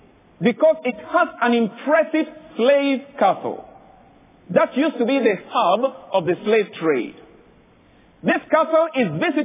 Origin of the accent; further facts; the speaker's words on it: Ghana; It is a secular university in my home country of Ghana, West Africa.